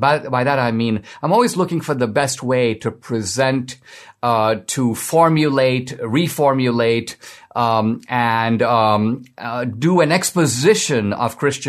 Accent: India; I grew up in India, and even though India is a Hindu country, my family was and is Catholic. We're part of a small Catholic minority in India, about 3%.

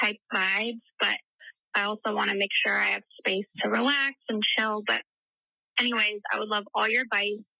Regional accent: Oregon, United States; I'm from Oregon, and I absolutely love the pod.

